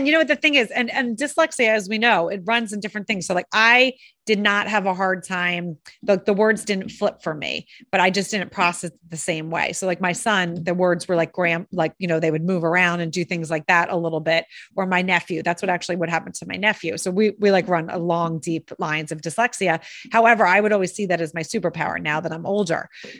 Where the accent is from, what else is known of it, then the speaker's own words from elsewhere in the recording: New Jersey, United States; Maybe someone's going to think about, oh, I know, you know, I grew up in Jersey.